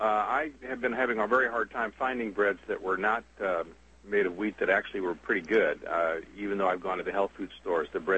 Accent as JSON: {"language": "English", "region": "Midwest", "country": "United States", "said": "Well, you know, I'm from the Midwest, and I was pronouncing a lot of these things La Cienega."}